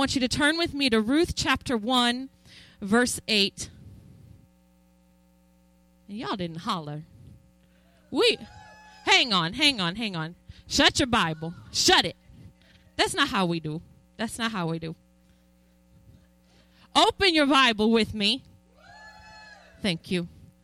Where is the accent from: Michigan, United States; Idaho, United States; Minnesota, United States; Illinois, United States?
Illinois, United States; also born or lived in North Dakota; I was born in the North Dakota, but I was raised in Illinois with my father and my mother